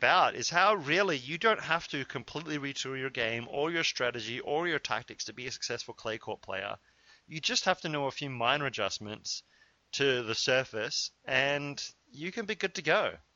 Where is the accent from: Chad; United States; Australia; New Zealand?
Australia; I grew up playing in Australia where clay just wasn't a thing. I grew up playing on hard court.